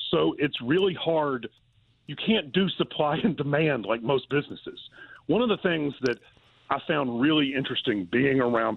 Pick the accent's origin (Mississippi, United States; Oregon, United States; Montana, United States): Mississippi, United States; I mean, so like I'm from Mississippi and Julian's from Kentucky.